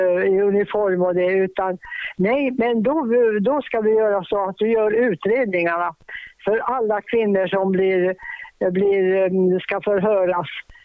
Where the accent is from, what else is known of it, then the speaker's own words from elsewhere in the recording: Boden, Norrbotten County, Sweden; also born or lived in Tornedalen; jag trivdes väldigt bra med den delen att komma till Stockholm trots att jag var från Boden och hade absolut inte rest mycket.